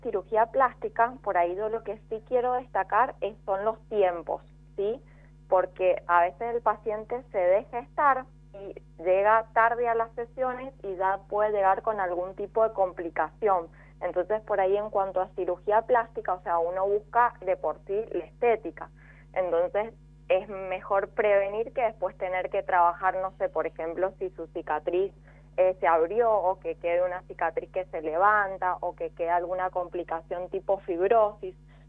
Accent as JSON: {"language": "Spanish", "town": "Rivadavia", "region": "Mendoza", "country": "Argentina", "said": "Sí, soy de Rivadavia."}